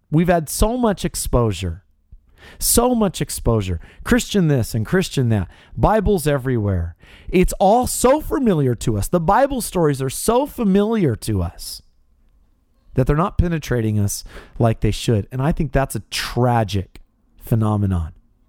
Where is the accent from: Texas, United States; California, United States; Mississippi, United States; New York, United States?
California, United States; the phenomenon that happened in my hometown, where there were some amazing athletes in the Central Valley of California that came out of there.